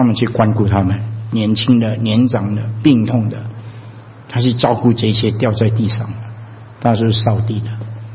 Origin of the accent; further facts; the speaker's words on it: China; 我们中国人呢，不客气，顺便跟你说，到了美国，一般人都喜欢拿一个美国名字，对不对？